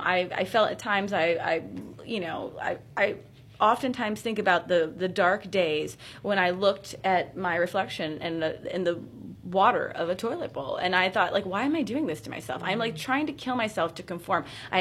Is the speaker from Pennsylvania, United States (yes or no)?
yes; Rural Valley, Pennsylvania, United States; also born or lived in Monroeville; I'm a small town girl, you know. I grew up in Rural Valley, Pennsylvania, and also spent time in a lot of time in Monroeville between both my parents.